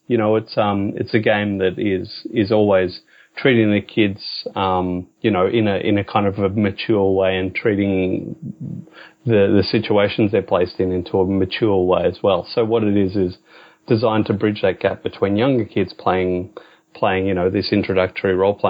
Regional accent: Australia; as we mentioned, I'm an Australian. We never really had the satanic panic here in Australia about role playing games.

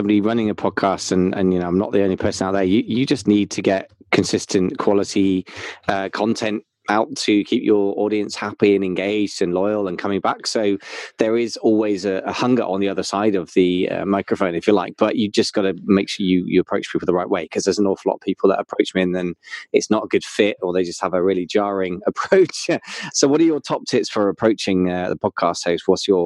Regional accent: United Kingdom; I'm as a Brit, it's a bit different

